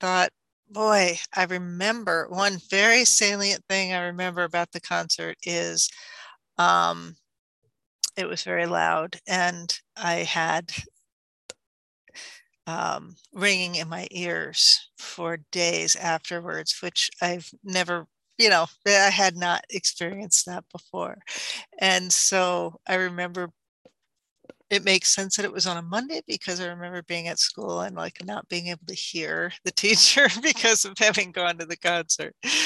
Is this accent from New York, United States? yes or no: yes; Plattsburgh, New York, United States; moved away as an adult; I grew up in Plattsburgh and left there in 1982 when I went off to college.